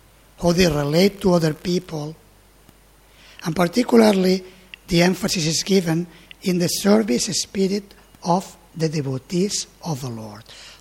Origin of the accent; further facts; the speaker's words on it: Spain; born there; English is a second language; So, and there is a saying, I know it in Spanish because I was born in Spain. I don't know the equivalent in English.